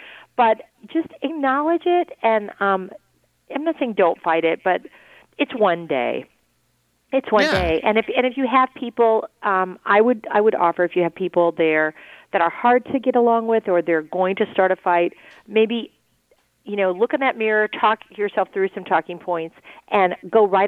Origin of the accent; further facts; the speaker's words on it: the South, United States; I grew up in the South with cornbread dressing and obviously moved north, and they have stuffing here.